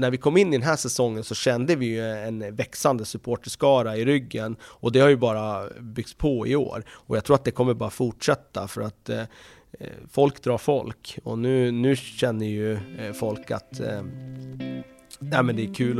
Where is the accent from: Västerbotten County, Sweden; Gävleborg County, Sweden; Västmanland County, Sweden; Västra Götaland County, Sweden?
Västmanland County, Sweden; Västerås; Men när jag växte upp här i Västerås